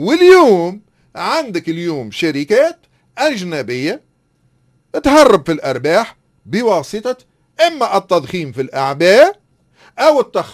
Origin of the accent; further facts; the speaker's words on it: Tunisia; أنا اليوم كتونسي تقول لي إيش تراقب؟